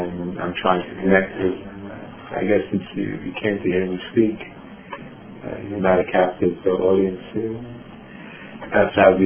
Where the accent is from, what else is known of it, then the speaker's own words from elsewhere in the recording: New York City, New York, United States; growing up in New York City, were the city colleges.